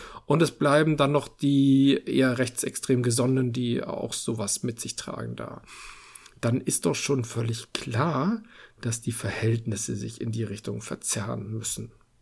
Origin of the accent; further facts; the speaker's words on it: Hamburg, Germany; Ich bin ja aus Hamburg nie weggekommen